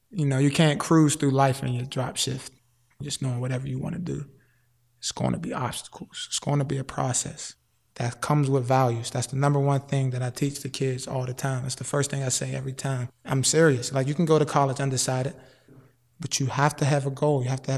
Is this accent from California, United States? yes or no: no; Wilkinsburg, Pennsylvania, United States; It was a good childhood. I'm from Wilkinsburg, born and raised.